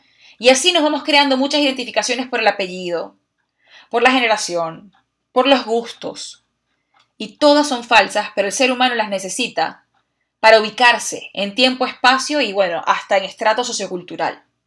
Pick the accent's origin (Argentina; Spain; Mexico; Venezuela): Venezuela; Yo soy venezolana, es una identificación falsa. Porque eso fue por un lugar donde yo nací.